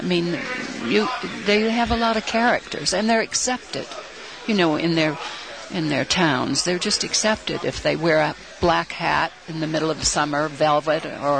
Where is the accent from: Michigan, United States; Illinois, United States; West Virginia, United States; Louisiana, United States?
Louisiana, United States; Shreveport; also born or lived in Cleveland, Ohio; Cleveland, Ohio, and then Shreveport from the time I was 11. Shreveport in Louisiana.